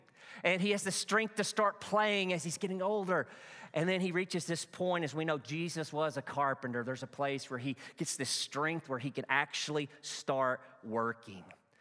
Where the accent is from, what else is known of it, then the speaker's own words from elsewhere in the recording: Arkansas, United States; I grew up in Northeast Arkansas. Out in the country, cotton fields all around our plot of land.